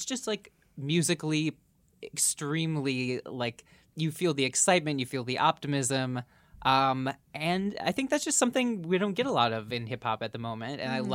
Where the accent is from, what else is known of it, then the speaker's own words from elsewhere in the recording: Minneapolis, Minnesota, United States; she's from my hometown, Minneapolis.